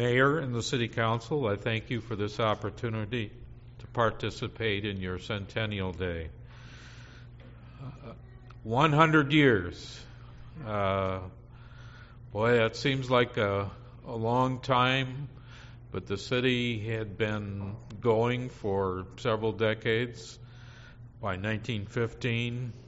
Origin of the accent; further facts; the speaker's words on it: Midland, United States; When I grew up in Midland in the 50s and 60s, Midland was one of the most undiverse cities you can imagine.